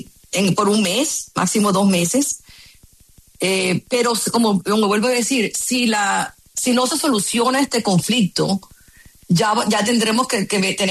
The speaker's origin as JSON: {"language": "Spanish", "town": "Barranquilla", "region": "Atlántico", "country": "Colombia", "tie": "born or raised there", "also_born_or_lived": "San Marcos, Sucre", "moved": "yes", "lives_now": "London, United Kingdom"}